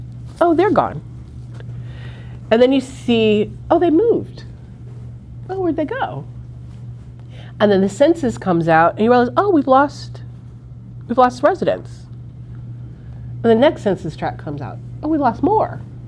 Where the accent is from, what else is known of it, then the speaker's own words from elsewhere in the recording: Evanston, Ohio, United States; I grew up in Evanston. And I've been coming to Wanted Hills since I was a little girl